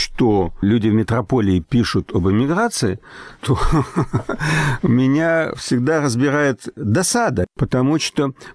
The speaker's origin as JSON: {"language": "Russian", "country": "Russia", "moved": "as an adult", "lives_now": "United States", "said": "Мы уехали из Советского Союза, из тогдашней России, в общем, уже сложившимися людьми. То есть я прожил 30 с лишним лет в Советском Союзе. На сегодняшний момент я уже почти 40 лет прожил в Соединенных Штатах."}